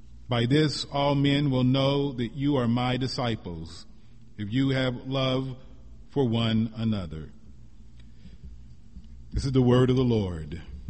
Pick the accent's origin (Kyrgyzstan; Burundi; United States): United States; Missouri; he was not only the senator from my home state of Missouri, but he was also from my hometown